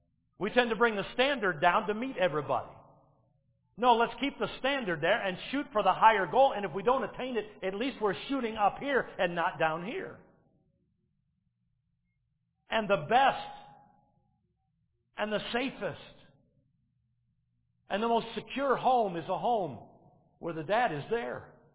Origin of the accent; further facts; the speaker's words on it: Detroit, Michigan, United States; I remember when I was growing up in Detroit, the news came on at 11 o'clock at night.